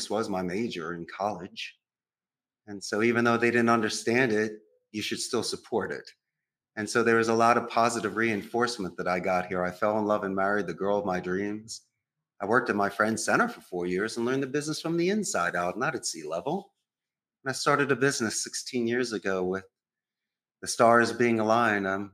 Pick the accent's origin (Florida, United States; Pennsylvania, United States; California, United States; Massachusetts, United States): Pennsylvania, United States; Philadelphia; now in Costa Rica; I'm a proud Northeast Philadelphian. Oh, yeah. I grew up around Rocky.